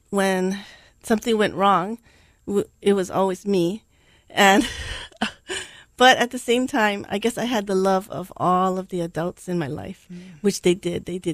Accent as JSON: {"language": "English", "region": "Hawaii", "country": "United States", "tie": "born or raised there", "said": "I grew up on the island of Oahu. I'm an only child, an only grandchild, and an only niece on my mother's side. And then, so when I was young, we lived in Kaimuki. And then as I grew older, we moved to Moanalua Gardens."}